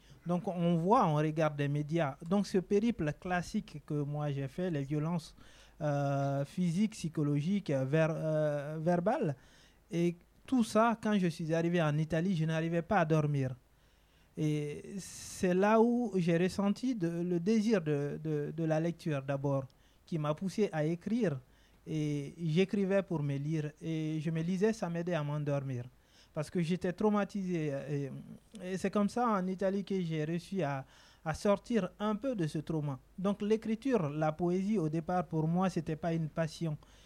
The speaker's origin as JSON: {"language": "French", "country": "Guinea", "moved": "yes", "lives_now": "Nantes, France", "said": "j'ai 22 ans, je vis à Nantes actuellement. Je suis originaire de Guinée, un pays d'Afrique de l'Ouest, entre la Côte d'Ivoire, le Sénégal au nord et le Mali."}